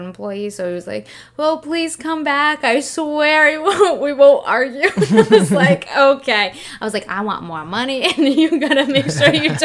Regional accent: Seekonk, Massachusetts, United States; and I'm from Seekonk, Massachusetts.

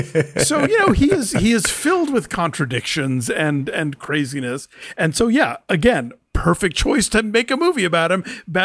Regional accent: the South, United States; And I mean, I grew up in the South, so like they loved

